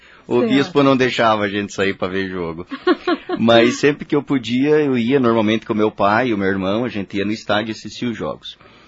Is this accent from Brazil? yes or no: yes; Itajaí, Santa Catarina, Brazil; born there; eu nasci na verdade em Itajaí, né, em Santa Catarina.